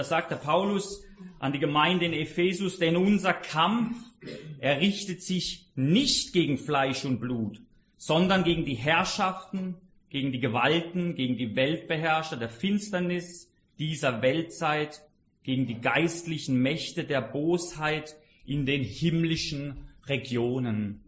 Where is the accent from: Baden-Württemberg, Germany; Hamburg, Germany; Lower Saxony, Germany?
Baden-Württemberg, Germany; Freiburg; Ich komme aus Freiburg und Freiburg ist Spitzenreiter Nummer 1.